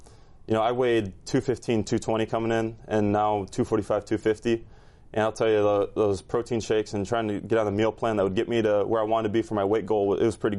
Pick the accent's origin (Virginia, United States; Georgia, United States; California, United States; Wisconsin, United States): Wisconsin, United States; Edgerton; That's about 30 minutes south of where I grew up in Edgerton. It's right on the border of Wisconsin, Illinois.